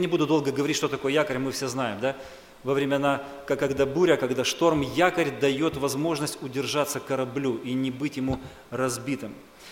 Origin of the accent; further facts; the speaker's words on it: Rostov-on-Don, Rostov Oblast, Russia; Сам я из России. И жил в Ростове.